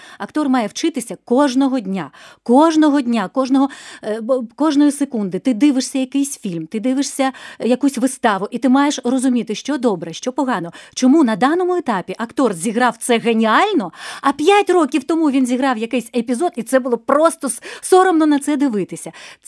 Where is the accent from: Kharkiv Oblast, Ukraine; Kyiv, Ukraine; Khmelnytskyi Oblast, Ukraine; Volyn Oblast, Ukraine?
Kyiv, Ukraine; Я корінна киянка.